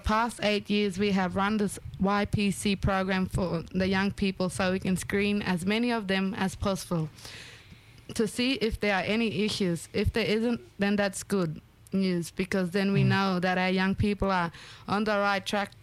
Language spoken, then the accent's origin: English; Yarrabah, Queensland, Australia; I'm from Yarrabah, Kungangi. I'm from the Gurugulu. And also from Bidyara Warriga Wirupa from my father's side.